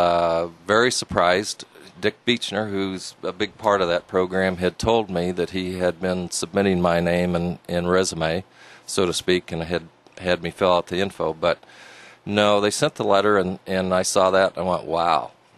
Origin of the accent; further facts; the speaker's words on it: Ord, Nebraska, United States; You know, growing up in Ord, we had sand greens through my freshman year, and then they converted to grass.